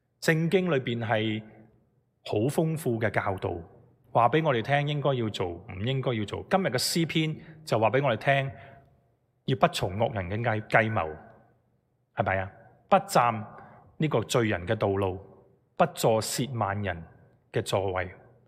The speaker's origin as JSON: {"language": "Chinese", "country": "China", "said": "我们很多时候说，我们中国人有句说话，我们忙忙碌碌是为什么？"}